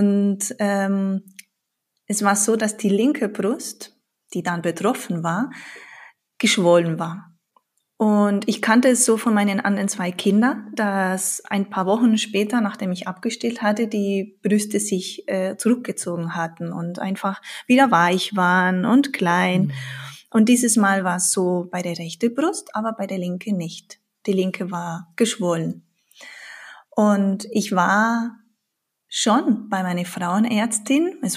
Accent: Spain; moved away as an adult; now in Germany; Ich bin in Spanien aufgewachsen und habe meinen Mann in Passau in meinem Erasmus-Studium, also an der Uni, kennengelernt.

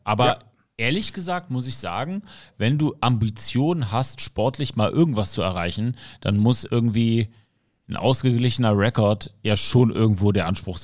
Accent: Berlin, Germany; Weil ich irgendwie bei Berlin das Herz zu sehr am rechten Fleck hatte als Berliner.

